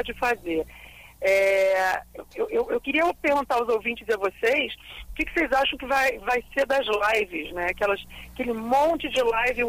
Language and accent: Portuguese; Niterói, Rio de Janeiro, Brazil; mas eu não sou carioca, eu sou Papa Goiaba.